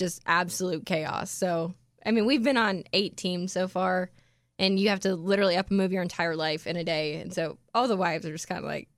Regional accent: Iowa, United States; I grew up in Iowa.

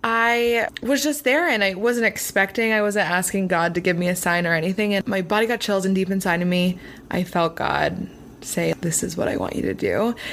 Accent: Pennsylvania, United States; now in Los Angeles, United States; I'm not from LA. I'm from Pennsylvania.

